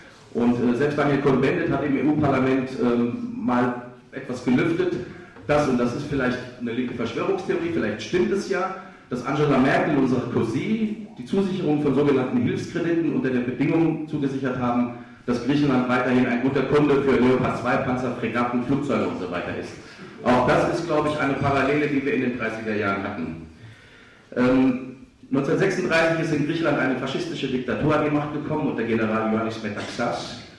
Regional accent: Frankfurt, Hesse, Germany; Also ich selber bin eigentlich ein waschechter Frankfurter Bub. Der eine Unterschied ist, dass meine Mutter aus Griechenland stammt und ich deswegen natürlich eine gewisse Bindung zu diesem Land habe.

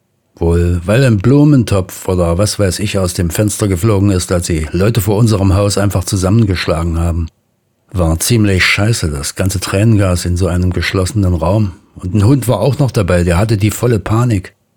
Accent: Spandau, Berlin, Germany; sogar in Spandau, wo ich herkomme

